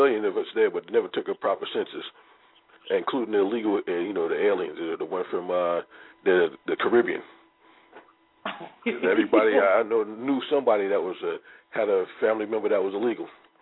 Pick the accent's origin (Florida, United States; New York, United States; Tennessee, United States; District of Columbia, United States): New York, United States; Crown Heights; I grew up on President Street.